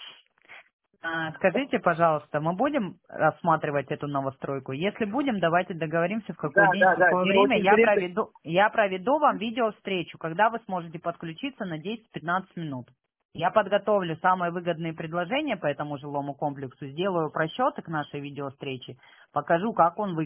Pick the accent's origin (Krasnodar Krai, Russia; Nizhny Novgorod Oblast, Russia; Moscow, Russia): Krasnodar Krai, Russia; Sochi; now in Krasnodar, Russia; я вообще сама родом из Сочи. У меня родители в Сочи живут. Вот я 15 лет живу в Краснодаре